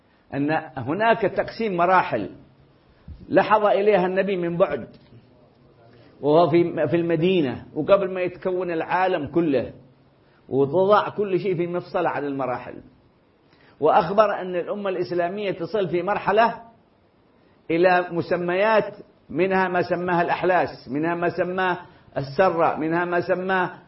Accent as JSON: {"language": "Arabic", "region": "Hadramaut", "country": "Yemen", "said": "معروف نحن مثلا عندنا في حضرموت العلماء معروفين عبر التاريخ"}